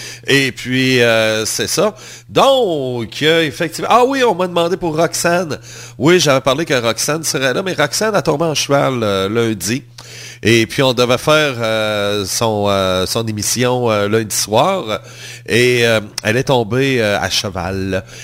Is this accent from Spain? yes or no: no; Canada; parce que je suis Canadien, ben, je le dois.